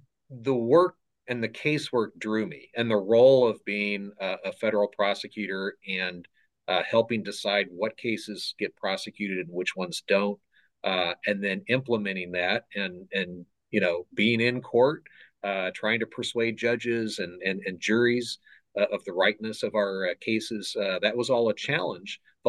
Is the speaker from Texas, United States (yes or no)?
no; Los Angeles, California, United States; I grew up in Southern California, the Los Angeles area. I spent very little time here in Northern California. I'd never been to Sacramento until I interviewed for a job as a federal prosecutor here.